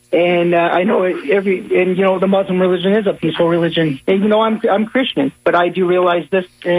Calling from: St. Pete Beach, Florida, United States; I'm calling from St. Pete Beach, Florida, and longtime listener to your show.

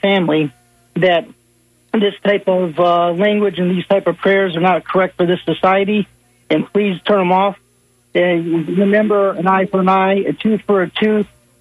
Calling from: St. Pete Beach, Florida, United States; I'm calling from St. Pete Beach, Florida, and longtime listener to your show.

